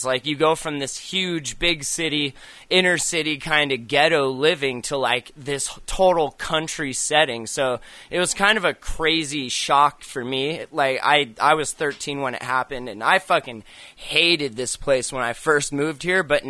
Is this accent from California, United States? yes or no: yes; Lancaster, California, United States; born there; now in Montana, United States; I was born in California. I was born in Lancaster, Glendale Hospital, driven home in a limo.